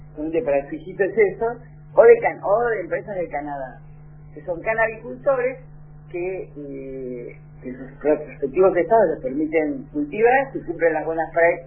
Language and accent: Spanish; Buenos Aires Province, Argentina; yo soy bonaerense, el AMBA